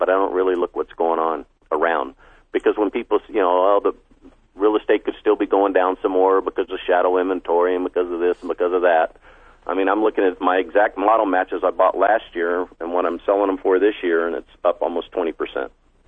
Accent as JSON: {"language": "English", "region": "Texas", "country": "United States", "tie": "born there", "said": "So I was born in Texas, so"}